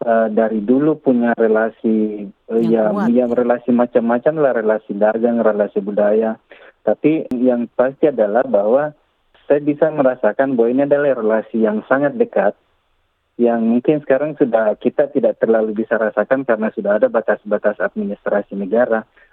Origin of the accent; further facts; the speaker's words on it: Makassar, South Sulawesi, Indonesia; mereka betul-betul melihat kami orang Makassar, sangat menghargai kami di Makassar